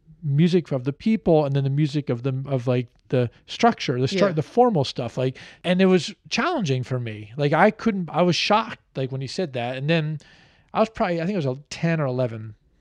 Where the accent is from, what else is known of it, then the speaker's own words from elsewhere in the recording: Washington, District of Columbia, United States; I grew up on Beecher Street here in Washington.